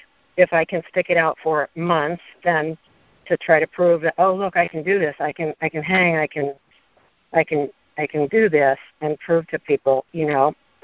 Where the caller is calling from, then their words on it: San Francisco, California, United States; I'm calling from San Francisco.